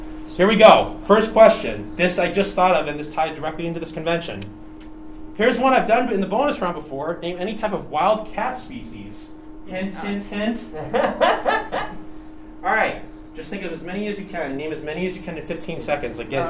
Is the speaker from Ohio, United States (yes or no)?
no; New York, United States; I'm from New York.